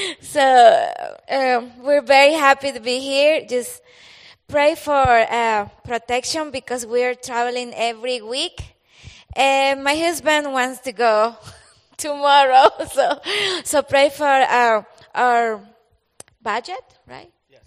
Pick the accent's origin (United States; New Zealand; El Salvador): El Salvador; English is a second language; So I'm from El Salvador. I grew up in El Salvador, and I met my pastor in El Salvador when I was 7 years old.